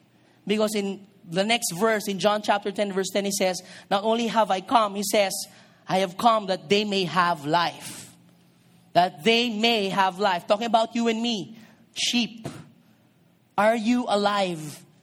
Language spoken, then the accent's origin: English; Marikina, Metro Manila, Philippines; born there; I was born in Concepcion, Marikina. And this is a bitter memory for me. Because I spent only 2 months in Concepcion, Marikina.